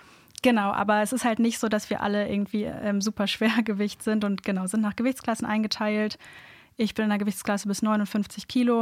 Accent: Kiel, Schleswig-Holstein, Germany; Ich komme aus Kiel

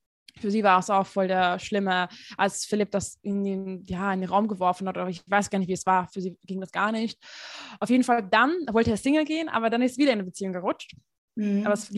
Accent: Hungary; German is a second language; Ich komme aus Ungarn, wo es schon sehr viel konservativer ist, muss man schon sagen.

